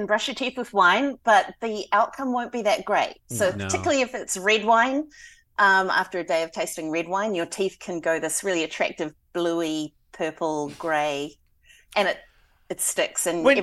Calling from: Hastings, Hawke's Bay, New Zealand; I'm coming from Hastings City in Hawke's Bay, New Zealand.

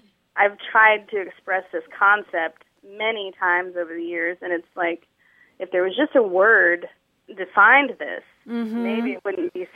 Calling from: Dallas, Texas, United States; I'm calling from Dallas, Texas.

